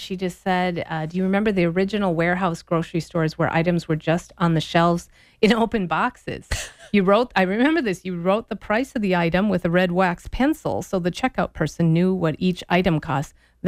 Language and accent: English; Stillwater, Minnesota, United States; I grew up in Stillwater, Minnesota, and we had Holly's Supermarket